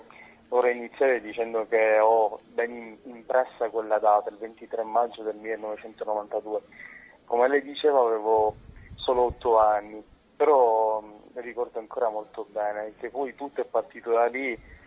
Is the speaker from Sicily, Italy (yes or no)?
yes; Sicily, Italy; noi da siciliani non riuscivamo a far nulla